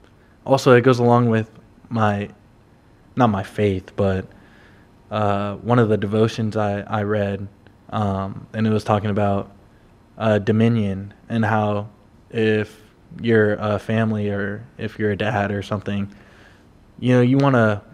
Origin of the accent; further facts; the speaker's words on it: San Diego, California, United States; It's crazy as a San Diego kid.